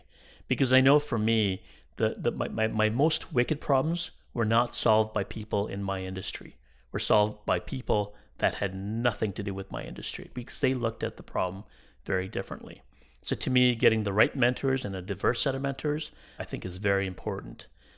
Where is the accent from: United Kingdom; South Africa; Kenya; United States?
Kenya; when I look at where I came from Kenya, came from poverty and saw poverty, you know, rampant.